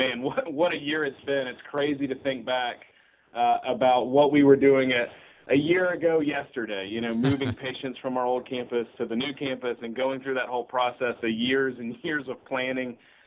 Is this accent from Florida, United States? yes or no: yes; Pensacola, Florida, United States; but I grew up here in Pensacola